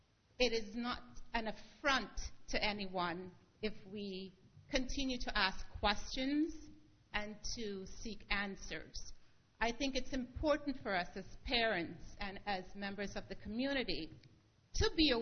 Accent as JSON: {"language": "English", "town": "Valley Stream", "region": "New York", "country": "United States", "said": "I am from Valley Stream."}